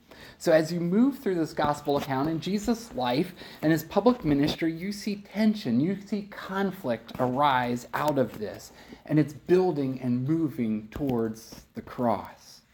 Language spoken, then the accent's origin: English; New Jersey, United States; I never understood growing up in South Jersey what it was like in those whiteout snowstorms.